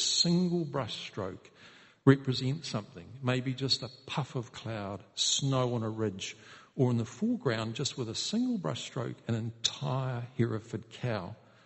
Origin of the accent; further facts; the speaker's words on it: Southland, New Zealand; Because growing up in Southland, I was struck by the fact that there were a lot of old abandoned houses